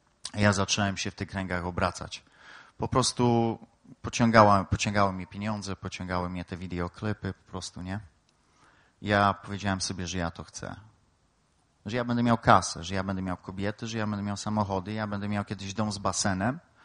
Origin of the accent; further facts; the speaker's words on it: Knurów, Silesian Voivodeship, Poland; born there; urodziłem się w Knurowie na Śląsku, na tej naszej Sylesji